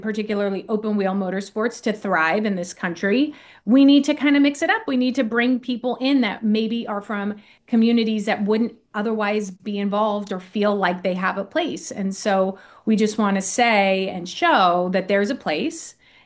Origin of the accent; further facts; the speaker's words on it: Indianapolis, Indiana, United States; So I grew up in Indy. I grew up at the tracks. I grew up all over the place traveling with him and the team.